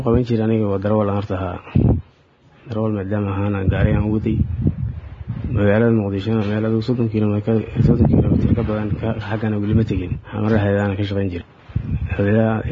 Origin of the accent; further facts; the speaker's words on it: Galguduud, Somalia; inaan marka wilaayada gobolkayga galgaduud inaan imaado